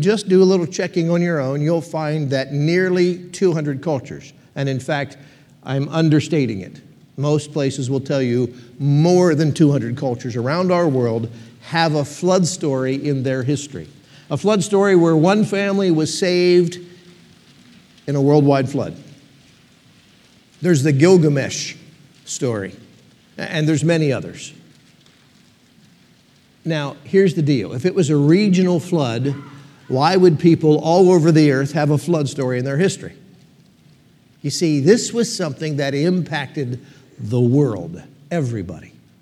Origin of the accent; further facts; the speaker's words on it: Pennsylvania, United States; I grew up in Pennsylvania. That's my home.